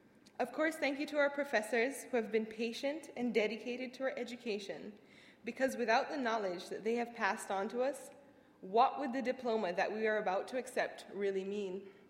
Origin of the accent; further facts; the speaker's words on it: Kingston, Surrey, Jamaica; now in United States; it was located just about as far as one could possibly go from my hometown of Kingston, Jamaica. So I was convinced this was a school for me.